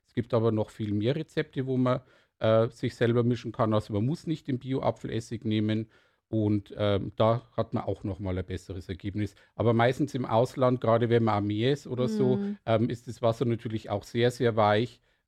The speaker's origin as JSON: {"language": "German", "region": "Bavaria", "country": "Germany", "tie": "born there", "lives_now": "Nuremberg, Germany", "said": "Ich komme gebürtig aus der Oberpfalz."}